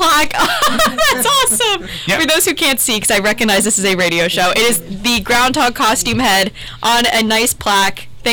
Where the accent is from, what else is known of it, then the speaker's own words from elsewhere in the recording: Coshocton, Ohio, United States; And in a bowling alley in my hometown of Coshocton, I looked at my mom and said, I'm going to be Miss Ohio.